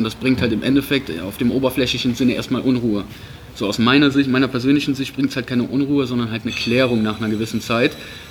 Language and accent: German; Cologne, North Rhine-Westphalia, Germany; ich komme aus Kalk